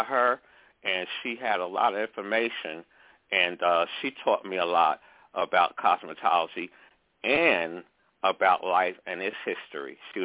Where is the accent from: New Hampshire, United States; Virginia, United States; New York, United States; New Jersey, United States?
New York, United States; Brooklyn; Brooklyn, New York.